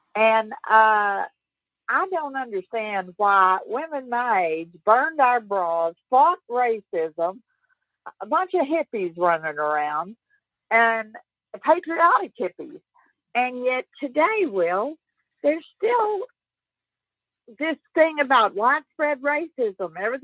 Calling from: Arkansas, United States; I'm calling from Arkansas.

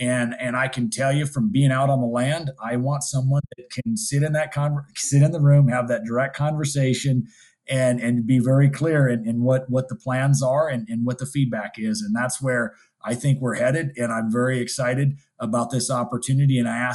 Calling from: Montana, United States; I'm dialing in from Montana

